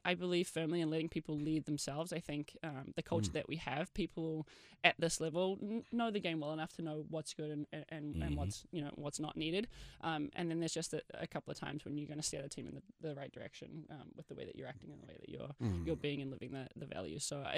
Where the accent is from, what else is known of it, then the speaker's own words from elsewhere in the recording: New Zealand; now in United States; You know, I'm from New Zealand. We don't celebrate it the same way that they do as well.